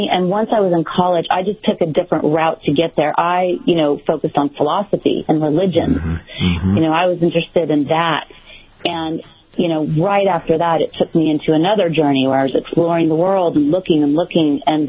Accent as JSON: {"language": "English", "town": "Dallas", "region": "Texas", "country": "United States", "tie": "born or raised there", "said": "I grew up in Dallas, Texas."}